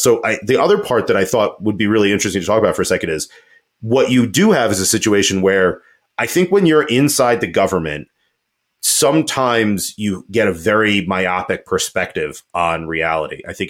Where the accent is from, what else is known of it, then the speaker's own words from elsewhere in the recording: Colorado, United States; But that also may be because I'm from Colorado and it's not necessarily the same, I think, in other states.